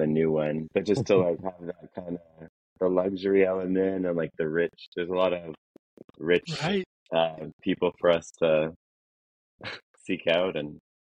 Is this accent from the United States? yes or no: no; Vancouver, British Columbia, Canada; I'm from Vancouver and I'm from the North Shore specifically, which is where all the nature is.